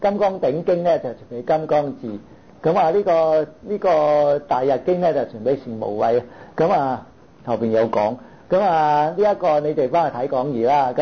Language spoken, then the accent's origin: Cantonese; China; 我哋中國人咧叻到問啊